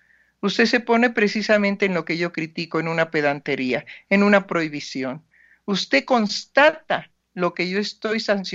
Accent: Mexico; Pues yo soy psicoanalista mexicana.

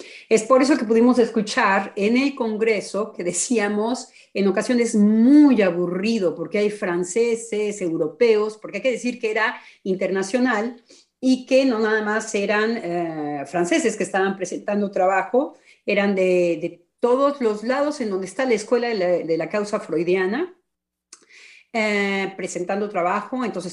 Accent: Mexico; para mi gusto como mexicana, nada de un paciente mexicano.

